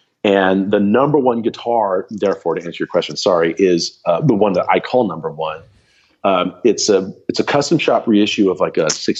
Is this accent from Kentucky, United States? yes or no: no; Yuma, Arizona, United States; growing up in Yuma, it was not an accident that to get a gig playing music, I played country music.